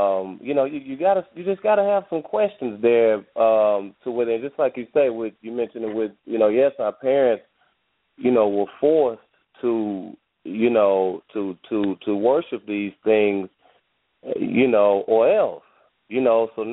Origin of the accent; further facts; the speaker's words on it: Arkansas, United States; It really was just, you know, growing up in Arkansas, and which is where I am